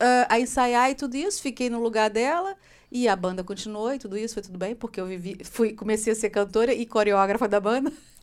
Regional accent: Rio de Janeiro, Brazil; moved away; Porque eu venho do Rio de Janeiro e gíria é que não falta.

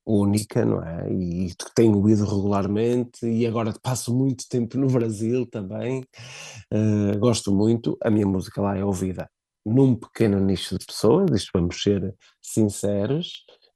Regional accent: Braga, Portugal; Eu sou do distrito de Braga, é a capital do meu distrito, minhoto que eu sou, e o público em Braga sempre me acolheu muito bem, sempre fui muito bem recebido, adoro Braga, já vivi em Braga, formei-me em Braga

